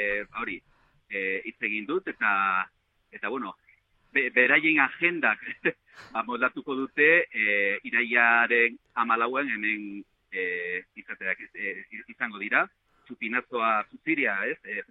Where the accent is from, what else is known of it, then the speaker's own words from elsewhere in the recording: Zizur, Navarre, Spain; Bai, egun pozgarria eta plazerra da bi zizurtar olakoak izatea, gure herrian.